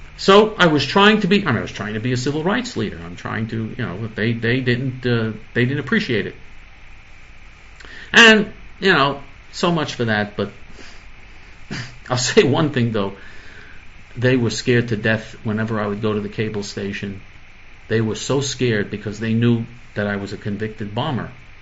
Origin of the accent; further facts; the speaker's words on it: Brooklyn, New York, United States; When I was a child, I grew up in Sheepshead Bay, which is in southern Brooklyn, and that would probably be my favorite neighborhood.